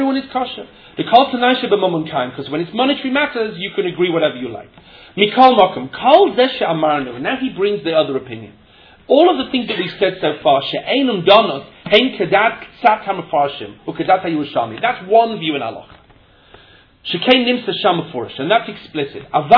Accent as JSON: {"language": "English", "region": "England", "country": "United Kingdom", "said": "I'm English, I'm into tea."}